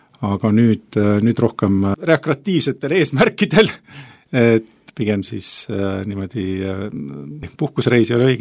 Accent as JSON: {"language": "Estonian", "town": "Tallinn", "region": "Harju County", "country": "Estonia", "said": "olen 39-aastane, olen ka abikaasa, kaks last, mina elan Tallinnas, olen pärit Tallinnast"}